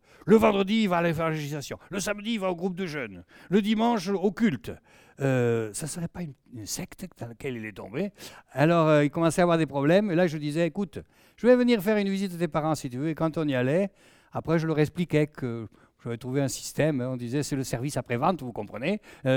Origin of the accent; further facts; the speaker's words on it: Southern France, France; accent: Southern French; Alors évidemment … qu'on a l'accent du Midi, ça trompe un petit peu.